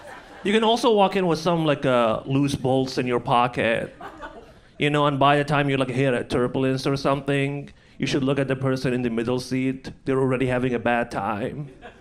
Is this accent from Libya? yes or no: yes; Libya; I also, I'm originally from Libya, a country. And 10 years ago or so, I was driving my car back home and I got stopped at a checkpoint.